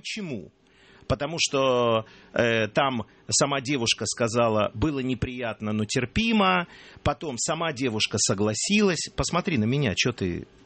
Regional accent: Ukraine; first language Ukrainian; Russian is a second language; я с Украины, я люблю украинский язык, он совершенно потрясающий, я его знаю очень хорошо, и, так сказать, мой родной язык.

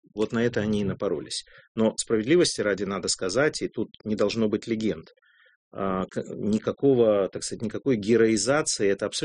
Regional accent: Ukraine; Я, вы знаете, я из Украины

